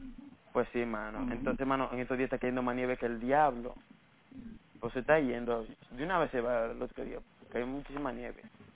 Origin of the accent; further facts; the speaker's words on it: Dominican Republic; now in New York, United States; Soy caliente dominicano. Por donde yo vivo, no hay tanto dominicano.